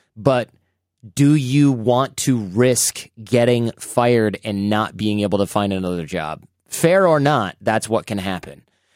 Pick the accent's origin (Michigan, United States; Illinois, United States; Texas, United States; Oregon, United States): Michigan, United States; we just had an election where my home state of Michigan made legal recreational use of marijuana